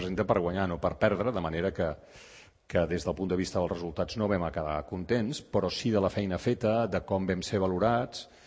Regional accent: Barcelona, Catalonia, Spain; no havia sortit del barri de Gràcia de Barcelona, d'on jo sóc

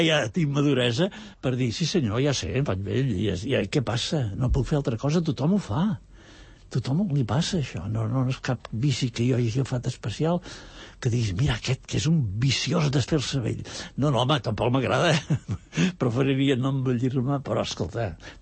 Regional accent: Barcelona, Catalonia, Spain; jo sóc un barceloní acabat de generacions, i barceloní consumit, i per mi el camp és l'estranger.

